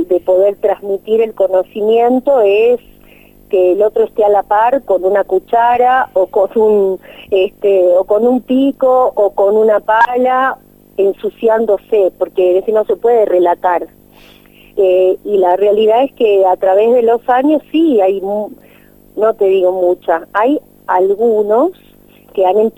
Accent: Buenos Aires, Argentina; Yo no vengo de una extracción campesina, yo vengo de plena capital de Buenos Aires, fui a la UBA a estudiar sociología

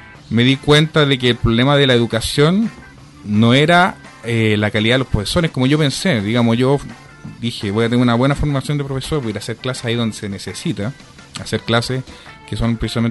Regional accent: San Miguel, Santiago Metropolitan Region, Chile; respecto a mí, bueno, yo soy un hijo de esta comuna, soy un hijo de San Miguel. Mi abuela vivió acá en calle Pirámide, en San Miguel, mi abuela paterna.

